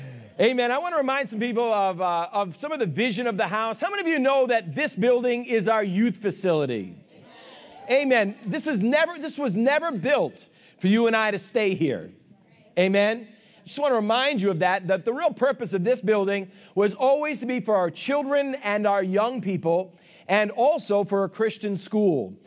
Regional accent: Boston, Massachusetts, United States; I'm from Boston. I can't say the words.

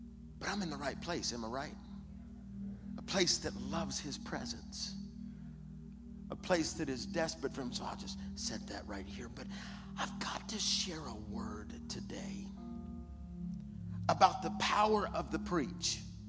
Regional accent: Detroit, Michigan, United States; born there; now in Texas, United States; I was born in Detroit. So you got to understand. Now I live in Texas.

